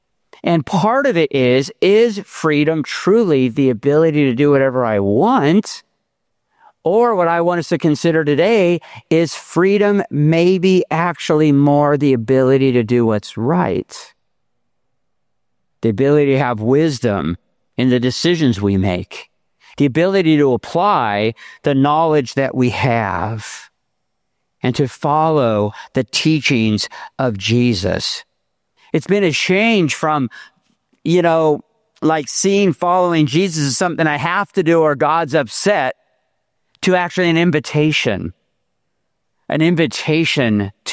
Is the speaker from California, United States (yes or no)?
yes; California, United States; So I'm from Southern California, by the way. If you didn't know, I live in Temecula